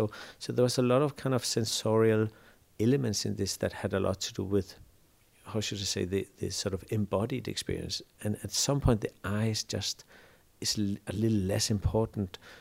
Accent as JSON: {"language": "English", "country": "Denmark", "tie": "born or raised there", "moved": "yes", "lives_now": "Berlin, Germany", "said": "I'm based in Berlin. I'm originally from Denmark and Iceland. I grew up in Denmark, really, born by Icelandic parents. And I've been in Berlin, I think, now for 25 years."}